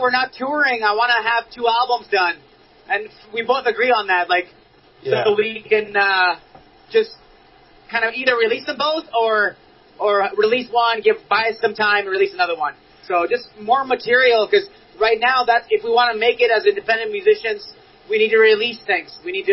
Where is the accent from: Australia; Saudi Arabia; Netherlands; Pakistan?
Saudi Arabia; also born or lived in Cyprus; now in United States; We grew up in Saudi and Cyprus. We never really got punk rock. It wasn't allowed, or it was just not there. And then we moved to North America. We made it to California.